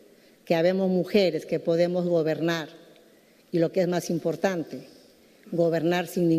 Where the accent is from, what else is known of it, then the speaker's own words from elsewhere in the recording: Andes, Peru; ¿Acaso porque soy mujer y vengo del Ande, como muchos de ustedes?